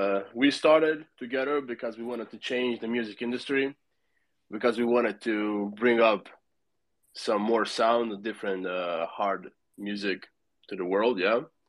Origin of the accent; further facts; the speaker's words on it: Croatia; English is a second language; now in Italy; Basically, we're from Croatia, based in Italy.